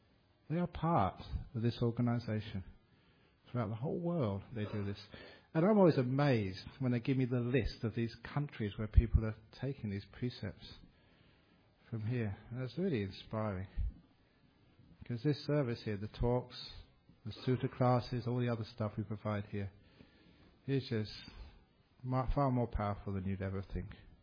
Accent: Australia; I said, "I'm from Australia."

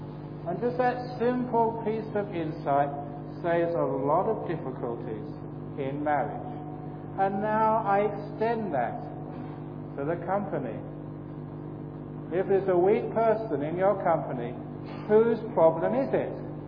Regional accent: Germany; English is a second language; Now, I am from West Germany. I worked there for so many years.

